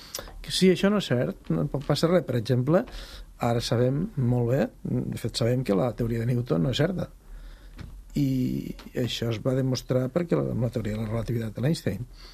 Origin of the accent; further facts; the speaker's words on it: Lleida, Catalonia, Spain; Perquè soc de Lleida i l'obsessió.